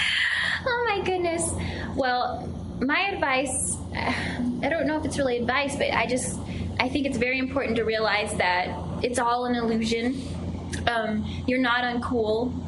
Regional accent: Paris, Texas, United States; I do a lot of work with the shelters back home in my hometown of Paris, Texas, and different things around Dallas.

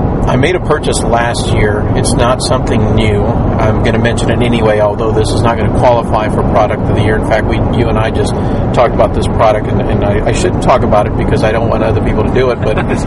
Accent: Texas, United States; accent: Texican; That was my Texican accent that you misplaced there

